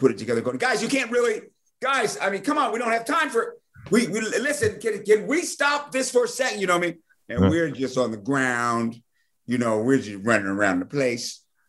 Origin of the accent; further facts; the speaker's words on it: Washington, District of Columbia, United States; Well, I'm from Washington, D.C.